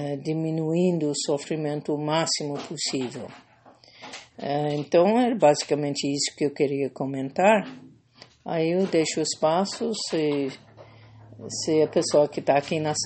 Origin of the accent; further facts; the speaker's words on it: Ohio, United States; A região do país onde eu fui criado, Ohio, mais perto do estado de West Virginia